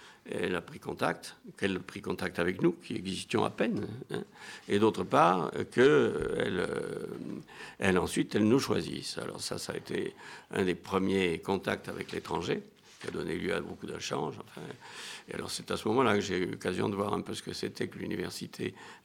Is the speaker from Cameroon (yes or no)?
no; Saint-Macaire, Nouvelle-Aquitaine, France; Et puis, il a été à Saint-Macaire, dans mon pays natal.